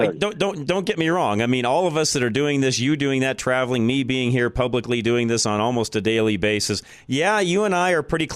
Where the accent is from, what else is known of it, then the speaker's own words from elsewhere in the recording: Golden, Colorado, United States; My hometown.